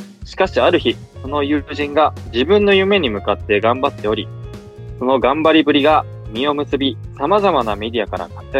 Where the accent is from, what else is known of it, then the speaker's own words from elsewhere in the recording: Saitama, Japan; ところ、埼玉県出身ですね。お。地元が一緒じゃないですか。